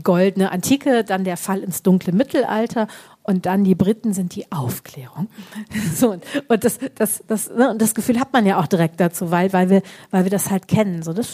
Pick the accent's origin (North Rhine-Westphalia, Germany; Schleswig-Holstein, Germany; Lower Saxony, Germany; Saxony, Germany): North Rhine-Westphalia, Germany; Düsseldorf; also ich komme aus Düsseldorf